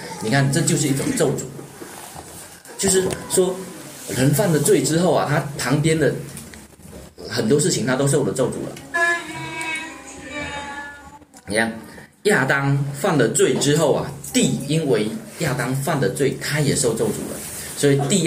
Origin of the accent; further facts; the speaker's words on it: China; 现在2.58万亿真的是分给我们中国人一个人不要分了